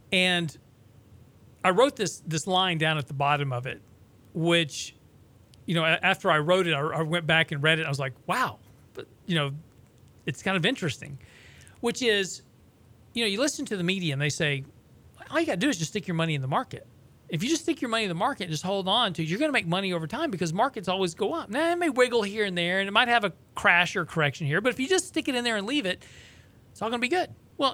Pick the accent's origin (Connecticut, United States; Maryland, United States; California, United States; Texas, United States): Texas, United States; Lake Jackson; He lived about 5 houses down. I grew up in Lake Jackson.